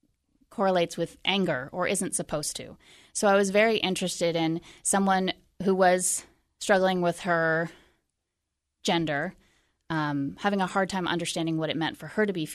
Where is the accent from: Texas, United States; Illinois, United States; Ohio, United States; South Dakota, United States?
Ohio, United States; Yellow Springs; So I think I mentioned I grew up in Yellow Springs, Ohio, and I have known the Wallace family from a very young age.